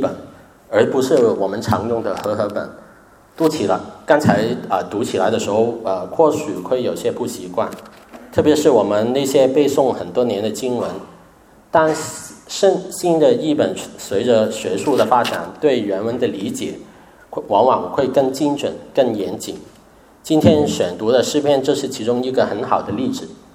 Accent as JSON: {"language": "Chinese", "town": "Sydney", "region": "New South Wales", "country": "Australia", "also_born_or_lived": "Hong Kong", "second_language": "Chinese", "said": "我是从悉尼来的。我十多年前在悉尼毕业，然后呢，我就跟我的太太回到香港，然后结婚生孩子，读神学，然后三年的时候就回到悉尼定居"}